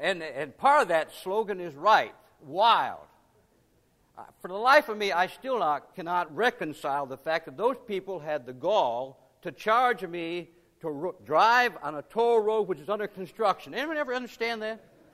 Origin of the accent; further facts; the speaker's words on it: New York, United States; I'm from New York originally, and that's called the Empire State.